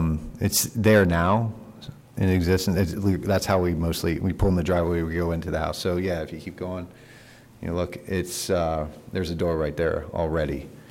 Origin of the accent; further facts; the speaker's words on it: Hershey, Pennsylvania, United States; I grew up in Hershey, you know, my son goes to Hershey, I just want to live there